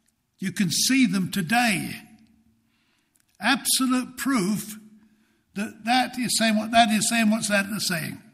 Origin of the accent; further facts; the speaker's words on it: United Kingdom; because I'm British. British people are skeptical.